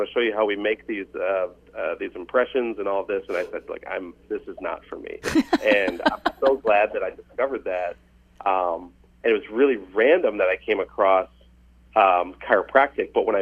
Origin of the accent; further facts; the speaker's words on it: Michigan, United States; I grew up in Michigan, so Midwestern, just like you guys in Indiana there.